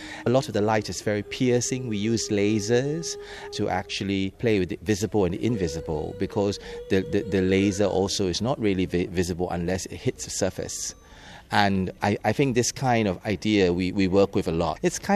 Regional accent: Singapore; for me as a Singaporean, it's very far away because everything is hard and constructed in Singapore

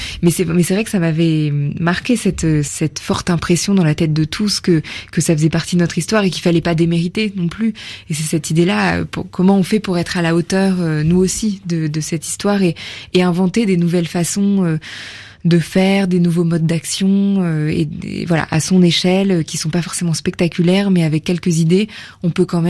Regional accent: Châteauroux, Centre-Val de Loire, France; j'ai grandi à Châteauroux, dans le centre de la France.

